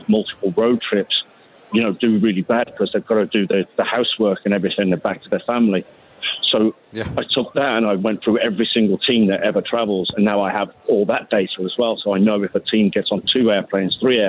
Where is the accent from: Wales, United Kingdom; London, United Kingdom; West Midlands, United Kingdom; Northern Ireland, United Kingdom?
West Midlands, United Kingdom; Birmingham; now in Las Vegas, United States; Birmingham, England.